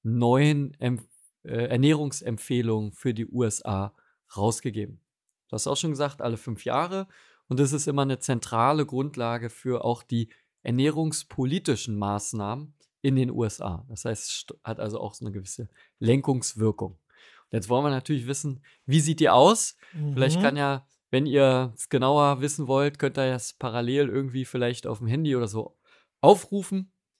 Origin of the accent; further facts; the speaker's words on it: Berlin, Germany; bin auch aus Berlin